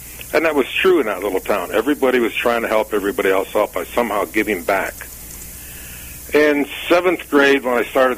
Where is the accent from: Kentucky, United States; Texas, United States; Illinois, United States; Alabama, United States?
Illinois, United States; Chicago; born there; I was born in Chicago, and my mother left my father and I when I was like 2 or 3 years old.